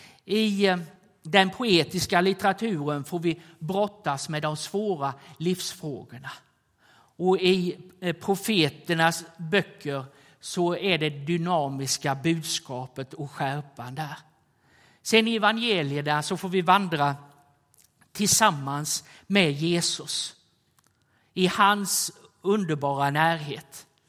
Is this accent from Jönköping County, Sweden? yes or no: yes; Jönköping, Jönköping County, Sweden; jag var i Stora missionshuset i Jönköping. I församlingen där jag växte upp och fanns.